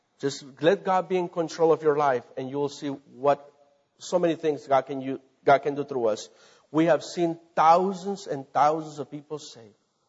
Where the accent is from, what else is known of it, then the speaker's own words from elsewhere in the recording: Mexico; I come from a village from Mexico. We were one of the poorest families that you can ever think.